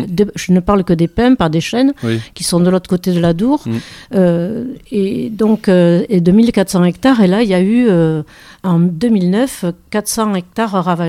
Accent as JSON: {"language": "French", "town": "Saint-Vincent-de-Paul", "region": "Nouvelle-Aquitaine", "country": "France", "tie": "born or raised there", "also_born_or_lived": "Paris region", "moved": "as an adult", "said": "je suis née à Saint-Vincent-de-Paul. J'ai vécu jusqu'à l'âge de 18 ans. Ensuite, je suis partie en région parisienne pour faire une carrière. Mmh. Et je suis revenue dans les Landes"}